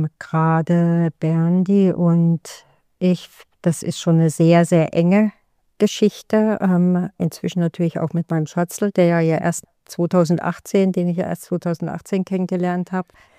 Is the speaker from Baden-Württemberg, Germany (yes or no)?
yes; Freiburg, Baden-Württemberg, Germany; also ich komme ursprünglich aus Freiburg